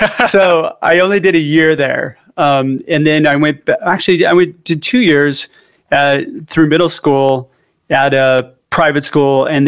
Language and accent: English; California, United States; So I am actually a California native, surprisingly. I grew up just outside of Malibu.